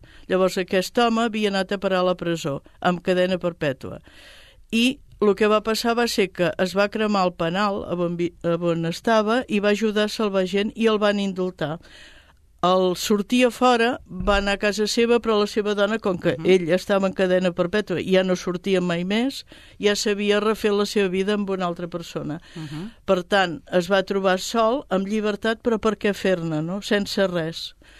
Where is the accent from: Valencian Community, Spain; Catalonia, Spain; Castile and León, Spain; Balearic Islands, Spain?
Catalonia, Spain; Sabadell; Sabadell, que era el meu poble